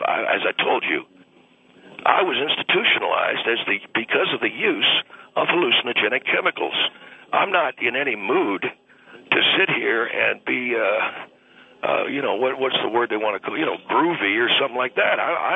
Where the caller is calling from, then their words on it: Glendale, Arizona, United States; I'm calling from Glendale, Arizona.